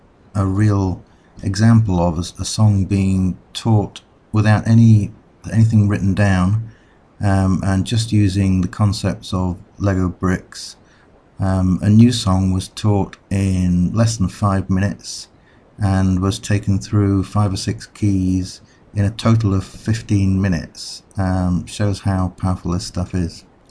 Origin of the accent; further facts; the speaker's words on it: England, United Kingdom; you're French and I'm English